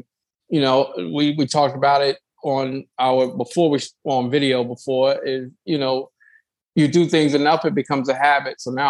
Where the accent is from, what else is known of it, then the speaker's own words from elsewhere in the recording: East Coast, United States; I'm from the East Coast and I love sandwiches